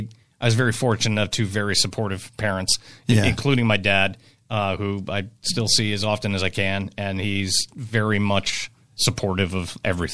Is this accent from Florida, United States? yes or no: yes; Seminole, Florida, United States; also born or lived in St. Petersburg; I was born at Bayfront Hospital in 1980. I'm from here. I was born in St. Pete. I grew up in Seminole. My whole family's in Seminole, Seminole. Mm-hmm. Genuine cracker. I'm from here. I grew up here.